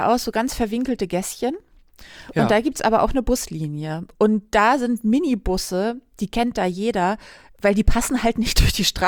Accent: Hamburg, Germany; meiner Heimatstadt Hamburg

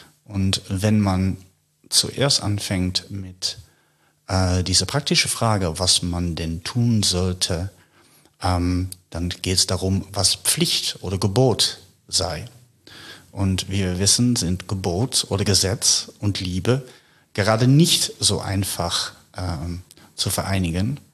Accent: Netherlands; also born or lived in United States / Paris; now in Berlin, Germany; Ich stamme aus den Niederlanden

